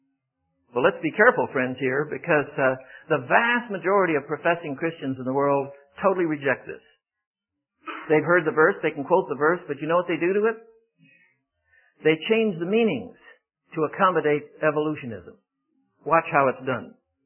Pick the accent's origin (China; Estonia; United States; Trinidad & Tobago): China; English is a second language; By the time I was 6, I was speaking fluent Mandarin Chinese as I was raised in China in the military scene there.